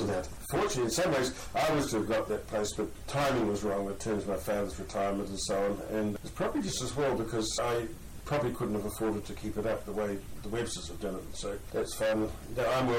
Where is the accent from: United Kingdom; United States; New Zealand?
New Zealand; Havelock North, Hawke's Bay; also born or lived in Palmerston North; And I was born in Palmerston North, as I said, in 1943. But the family at that time came to Havelock North, probably would have been 44, I suppose, but when I was about one or thereabouts.